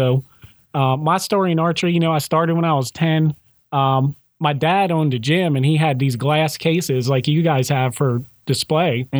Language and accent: English; New Jersey, United States; I'm a damn Yankee, so I'm originally from New Jersey, so don't hold it against